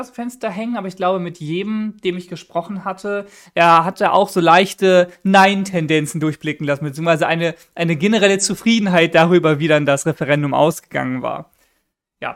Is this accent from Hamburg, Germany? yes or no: yes; Hamburg, Germany; Aber als Hamburger können wir uns jetzt ja, ich will nicht sagen, entspannt zurücklehnen, aber zumindest sind wir als Stadt da erstmal raus.